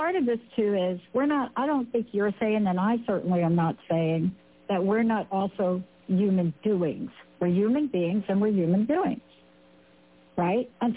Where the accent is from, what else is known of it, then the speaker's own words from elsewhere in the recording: New York, United States; if you're me and I'm from New York, you got to kick that thing to the, you got to just kick that to the curb.